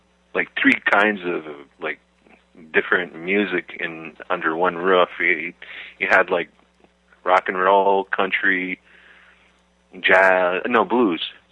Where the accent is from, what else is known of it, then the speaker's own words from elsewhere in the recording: Wisconsin, United States; No, ma'am, I'm from Wisconsin. I'm not used to this.